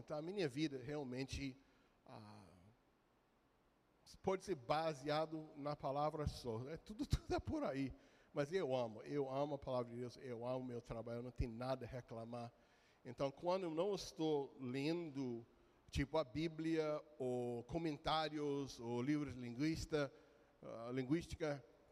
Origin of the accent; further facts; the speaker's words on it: United States; Portuguese is a second language; moved away as an adult; now in Brazil; Mas sou americano, né? Vocês vão perceber pelo sotaque, não é de São Paulo, nem de Pará, nem de Paraná. É dos Estados Unidos mesmo. Sou gringo, estou no Brasil desde 1997